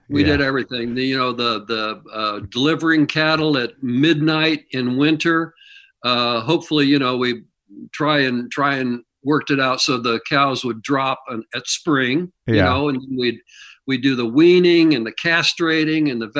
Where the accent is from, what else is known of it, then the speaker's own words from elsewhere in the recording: Kansas City, Missouri, United States; No, I grew up in Missouri.